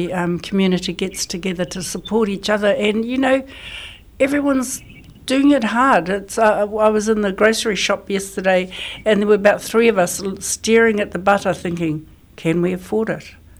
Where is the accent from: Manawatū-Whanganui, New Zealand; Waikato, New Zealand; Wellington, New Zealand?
Waikato, New Zealand; Otorohanga; I grew up in Otorohanga.